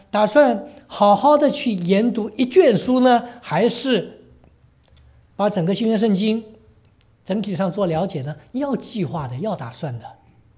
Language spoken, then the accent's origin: Chinese; China; 我们中国人叫青黄不接的时候